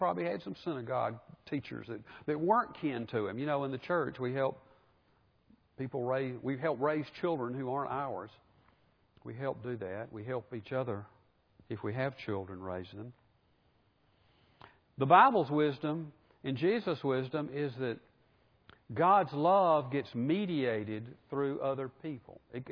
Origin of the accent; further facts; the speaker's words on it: Birmingham, Alabama, United States; I grew up in Birmingham, grew up at Vulcan.